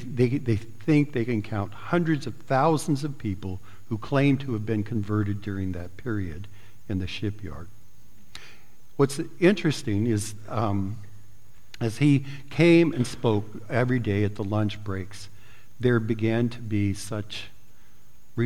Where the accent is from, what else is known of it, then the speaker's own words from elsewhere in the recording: Colorado, United States; And they had a mine where I was growing up in Colorado, a coal mine.